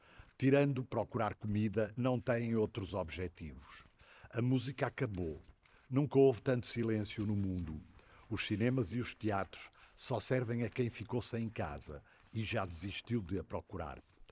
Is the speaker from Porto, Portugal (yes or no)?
yes; Vila do Conde, Porto, Portugal; born there; now in Vila Nova de Gaia, Portugal; Tenho 62 anos de idade. Sou funcionário público. Nasci em Vila do Conde e vivo há cerca de 20 anos na Granja, em Vila Nova de Gaia.